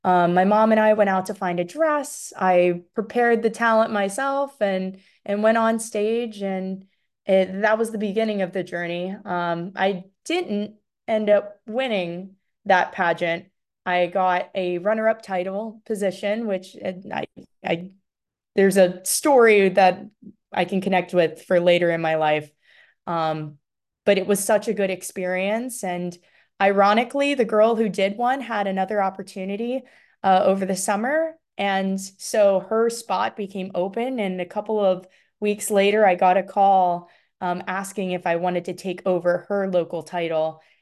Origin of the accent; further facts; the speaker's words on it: Virginia, United States; I'm from Virginia, so it's closer to the Virginia area.